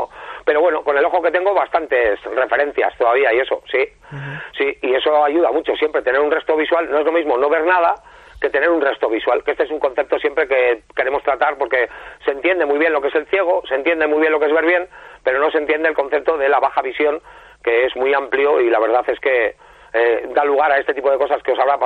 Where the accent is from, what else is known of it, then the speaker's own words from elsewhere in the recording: San Sebastián, Basque Country, Spain; yo básicamente soy un rockero donostiarra, prácticamente ciego